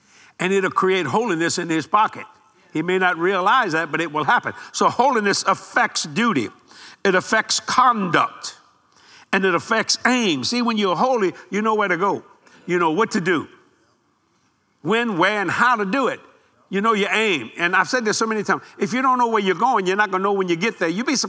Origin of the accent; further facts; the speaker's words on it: Louisiana, United States; because I was raised very poor in South Louisiana.